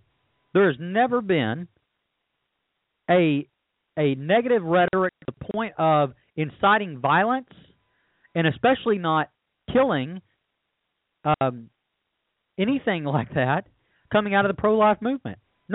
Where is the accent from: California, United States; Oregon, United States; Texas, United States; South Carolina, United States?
Texas, United States; We were living in Texas, which that's my home state. I miss it a lot.